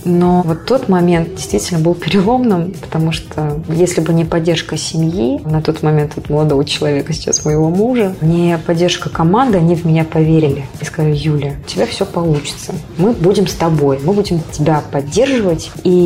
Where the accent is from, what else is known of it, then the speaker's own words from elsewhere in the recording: Russia; я рассказала о своей деревне в своем выступлении, что я из Жукулуга, из Тарбежского района.